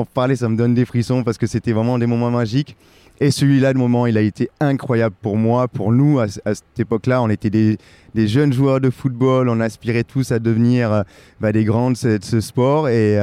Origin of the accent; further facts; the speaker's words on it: Perpignan, Occitanie, France; je suis originaire de Perpignan, j'ai grandi à Perpignan.